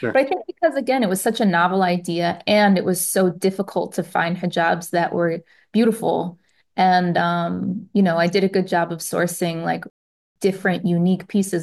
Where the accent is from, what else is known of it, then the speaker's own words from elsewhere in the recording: Detroit, Michigan, United States; I'm from Detroit. And there's one thing we know how to do, it's hustle.